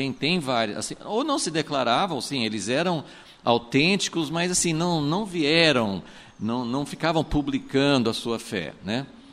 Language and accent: Portuguese; United States; moved away; eu cresci, né, nos Estados Unidos